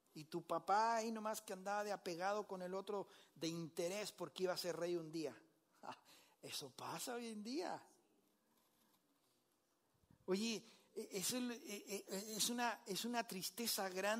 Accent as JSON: {"language": "Spanish", "country": "Chile", "said": "Cuando en el 2014 llegamos a Chile, aparte que me costó abrir una cuenta de banco, siendo chileno, porque las reglas son diferentes allá."}